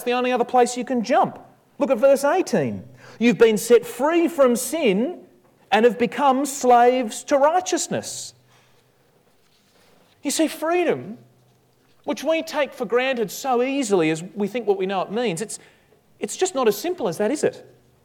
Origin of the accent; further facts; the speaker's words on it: Australia; I'm sort of ashamed as an Aussie bloke to say that I even know about this film